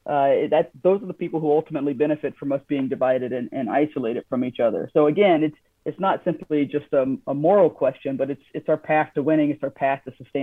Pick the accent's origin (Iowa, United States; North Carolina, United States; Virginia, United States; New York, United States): North Carolina, United States; I'm from North Carolina, right? You don't knock on doors in the neighborhoods I grew up